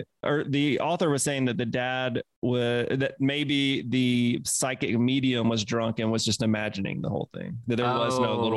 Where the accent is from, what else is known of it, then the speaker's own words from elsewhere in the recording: Mississippi, United States; accent: Mississippi; yeah, that's my Mississippi accent.